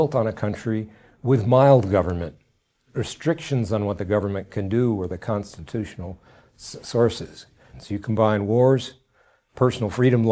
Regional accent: United States; I am an American, Mike, and there's a lot of criticism of our country

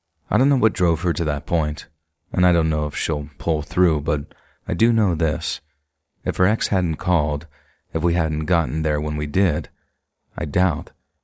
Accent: Liverpool, North West England, United Kingdom; born there; I was born in October of 1959 at the Oxford Street Maternity Hospital in Liverpool, to a Jamaican mum and an English dad.

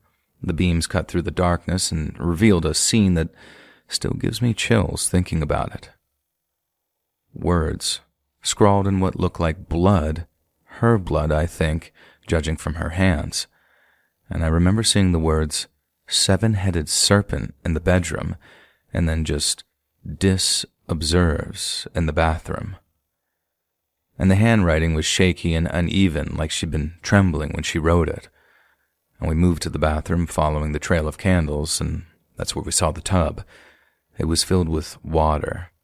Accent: Liverpool, North West England, United Kingdom; born there; I was born in October of 1959 at the Oxford Street Maternity Hospital in Liverpool, to a Jamaican mum and an English dad.

